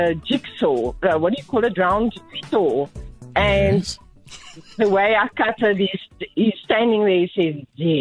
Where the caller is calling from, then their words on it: Pretoria, Gauteng, South Africa; I am in Pretoria, inside about next to Mountain View.